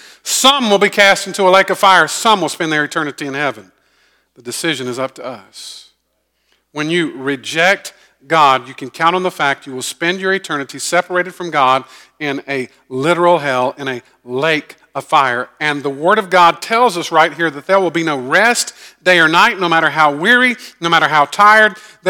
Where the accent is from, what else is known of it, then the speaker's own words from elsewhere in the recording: Augusta, United States; Now, I grew up in Augusta. I grew up on the south side of Augusta, and I was about 10 miles from a paper mill